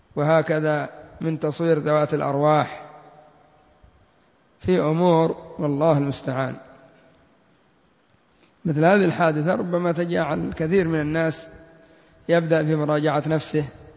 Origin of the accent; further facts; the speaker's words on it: Yemen; حتى عندنا في اليمن إذا سبوا الواحد إما أن يقولوا له يا حمار